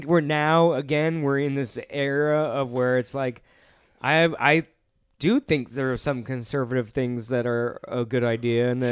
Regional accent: Seattle, Washington, United States; I'm from Seattle area.

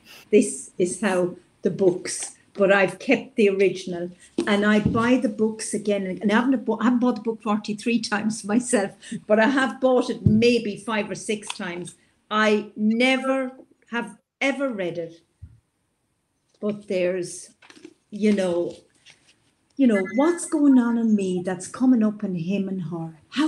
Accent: Ireland; That's how I say it being Irish.

